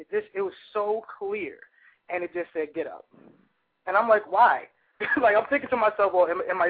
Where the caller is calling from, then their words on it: New York, United States; from New York.